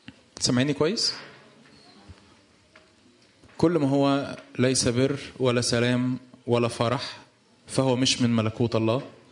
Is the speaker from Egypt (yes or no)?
yes; Cairo, Cairo Governorate, Egypt; احنا عندنا في القاهرة،